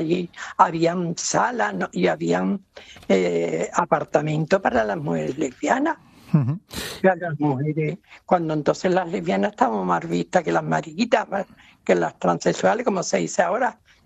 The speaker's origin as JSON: {"language": "Spanish", "town": "Arcos de la Frontera", "region": "Andalusia", "country": "Spain", "tie": "born or raised there", "said": "Resulta que cuatro sacerdotes de aquí de Arco de la Frontera, que es mi pueblo natal, yo salía en una cofradía, salía yo de las Tres Caídas de aquí"}